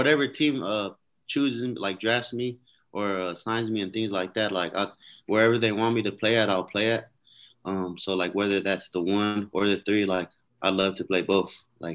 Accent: California, United States; also born or lived in Oregon; And then I was raised in California, but went to high school in Oregon.

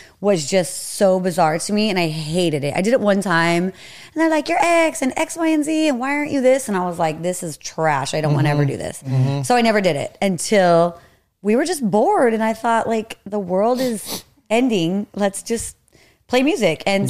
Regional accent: Rancho Cucamonga, California, United States; also born or lived in San Bernardino / Fontana; now in Upland, United States; But yeah, I grew up in the Inland Empire. We lived in Rancho, born in San Bernardino, county baby.

